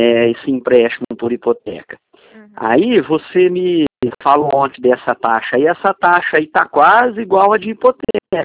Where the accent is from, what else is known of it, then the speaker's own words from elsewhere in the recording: Barretos, São Paulo, Brazil; Aí eu fui aqui em Barretos, que eu sou de Barretos, né?